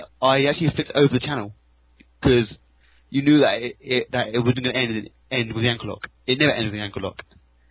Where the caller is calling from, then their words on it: England, United Kingdom